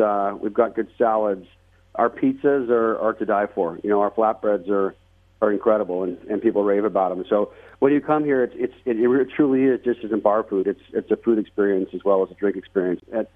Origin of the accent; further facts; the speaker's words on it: Las Vegas, Nevada, United States; You know, I was born and raised in Las Vegas, and, you know, I've experienced the charity dinners in the ballrooms.